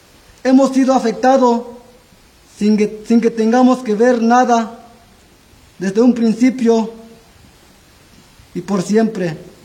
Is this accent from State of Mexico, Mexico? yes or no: no; Santa Marta, Chiapas, Mexico; Somos originarios de Santa Marta.